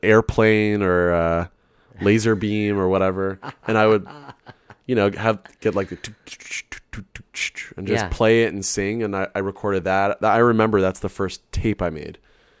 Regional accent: Toronto, Ontario, Canada; I'm from Toronto.

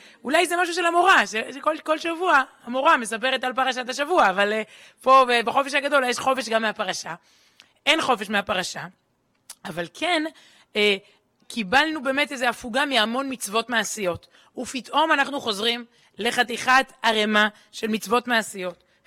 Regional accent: Jerusalem, Jerusalem District, Israel; רבותיי, אנחנו ירושלמים.

